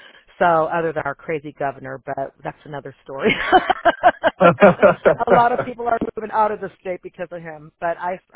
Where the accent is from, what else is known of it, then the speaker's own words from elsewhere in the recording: Chicago, Illinois, United States; accent: California; I'm originally from Chicago, and I don't really know what the Chicago accent is, but people will say, I don't hear that you have it.